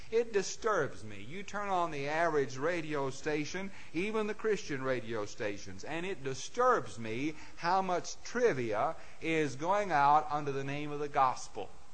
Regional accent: Mid-South, United States; And it always disturbed me as I grew up in the Mid-South

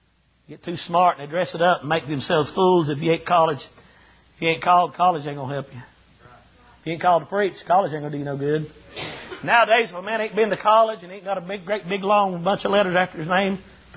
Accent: North Carolina, United States; I come from the Bible Belt up there in North Carolina. There was preachers everywhere up there.

